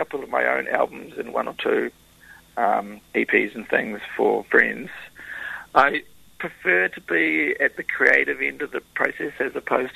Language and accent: English; Kaikohe, Northland, New Zealand; I'm from Kaikohe.